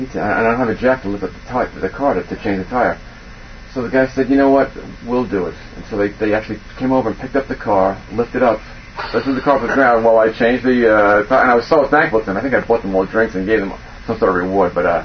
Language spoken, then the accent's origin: English; New York, United States; Well, as a kid growing up in New York, the guitar was a popular instrument